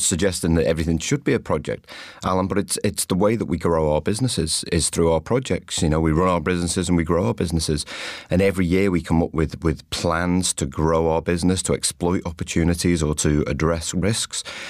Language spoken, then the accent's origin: English; Liverpool, North West England, United Kingdom; I'm from a part of the UK, I'm from Liverpool